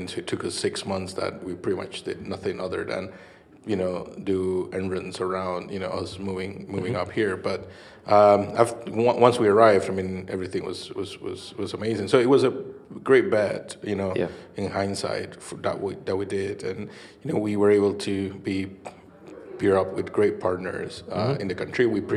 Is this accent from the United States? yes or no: no; Costa Rica; now in Newcastle, United Kingdom; back in Costa Rica. We're all, you know, kind of from there. We moved to the UK about 2 years ago. We moved from Costa Rica to Newcastle.